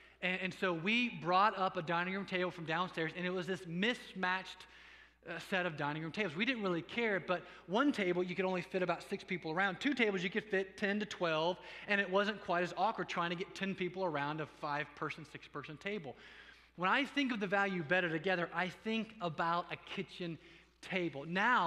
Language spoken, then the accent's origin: English; Indiana, United States; My bride and I came from Indiana. We've been here for a little over a year and a half.